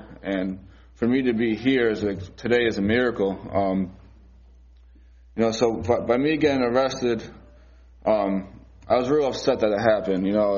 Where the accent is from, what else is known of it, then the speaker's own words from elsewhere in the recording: Scranton, Pennsylvania, United States; So I'm from Scranton, PA, Northeast PA. I'm 27 years old, just turned 27 on Friday, and I guess this will be my testimony. I grew up in Scranton, a Catholic family